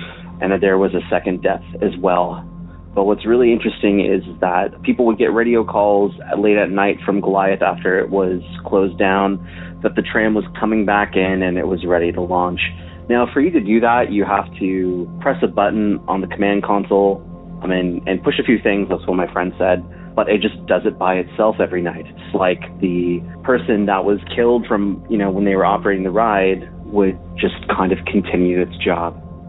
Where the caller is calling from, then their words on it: Santa Clarita, California, United States; Hey there … I'm coming from Santa Clarita, California. I have a few stories for hometown legends. Now, Santa Clarita is a little bit north of Los Angeles.